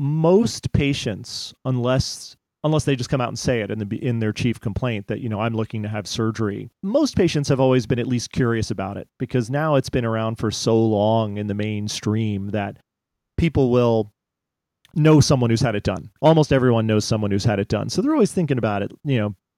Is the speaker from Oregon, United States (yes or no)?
no; Pennsylvania, United States; I'm from the Philadelphia side of Pennsylvania, so there is no relation there.